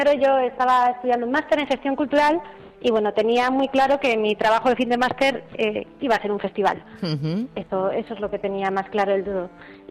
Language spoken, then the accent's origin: Spanish; Madrid, Community of Madrid, Spain; Pues yo soy de Madrid, centro.